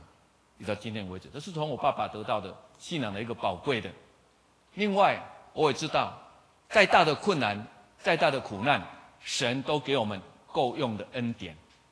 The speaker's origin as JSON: {"language": "Chinese", "country": "Taiwan", "said": "你不要以为我们是台湾人，我们没有什么束缚，我们还是有很多传统的束缚。"}